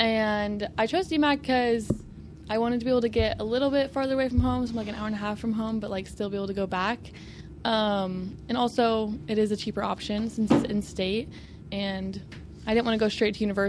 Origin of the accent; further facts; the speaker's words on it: Harlan, Iowa, United States; Well, I am from a small town called Harlan in like southwest Iowa.